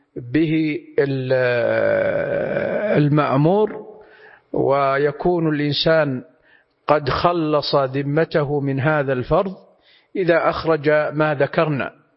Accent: Saudi Arabia; كما يكون عندنا في المملكة العربية السعودية الأرز هو المقتات المعهود

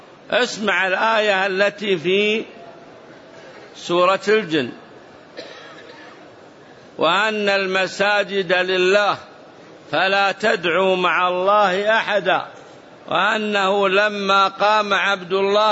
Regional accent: Riyadh, Riyadh Province, Saudi Arabia; واحد عندنا في الرياض أعطاه صاحبه قرض فجحده

